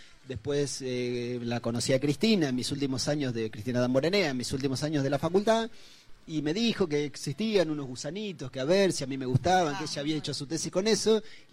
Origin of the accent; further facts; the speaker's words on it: Nueve de Julio, Buenos Aires Province, Argentina; Yo también en mi pueblo, en 9 de julio, y estudié en una escuela pública, una escuela del Estado.